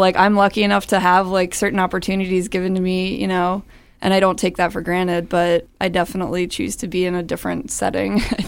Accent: Annapolis, Maryland, United States; moved away as an adult; also born or lived in Florida; now in Baltimore, United States; I grew up in Annapolis, Maryland. I was there until the age of 18 and ended up going to Florida, which was an interesting experience. And then I've been here about 5 years, so I love it in Baltimore.

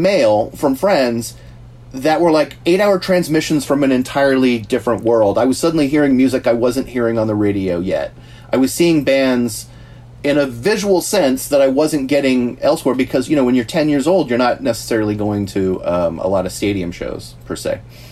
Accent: California, United States; I grew up in the Bay Area, and there's a very huge classic rock presence, or there was, at least in the 70s, on FM radio

